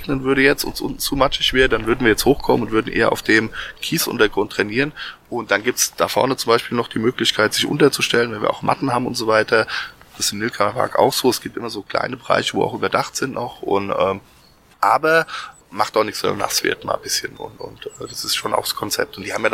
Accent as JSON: {"language": "German", "town": "Aschaffenburg", "region": "Bavaria", "country": "Germany", "said": "ich komme aus Leider und das ist auch so ein bisschen mein Wohnzimmer, der Schönbusch."}